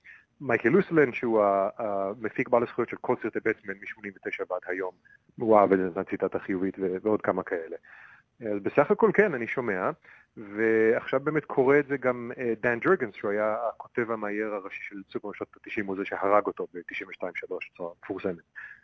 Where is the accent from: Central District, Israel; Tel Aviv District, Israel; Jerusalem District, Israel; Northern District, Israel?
Tel Aviv District, Israel; Tel Aviv; moved away as an adult; now in Chicago, United States; נולדתי וגדלתי בתל אביב, אחרי הצבא חסכתי